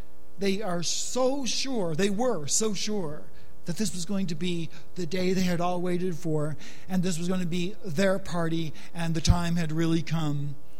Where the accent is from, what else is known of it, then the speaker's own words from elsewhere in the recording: United States; We're American.